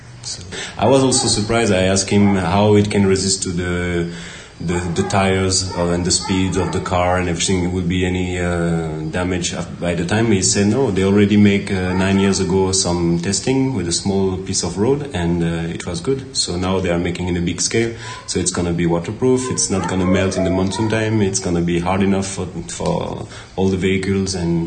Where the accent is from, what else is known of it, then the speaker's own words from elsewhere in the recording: France; English is a second language; now in Auroville, India; I come from France. I live also in India, and I came in Auroville